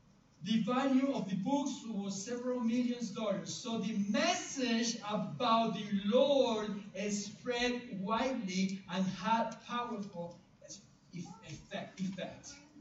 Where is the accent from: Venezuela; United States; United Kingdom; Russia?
Venezuela; I see that in my home country, Venezuela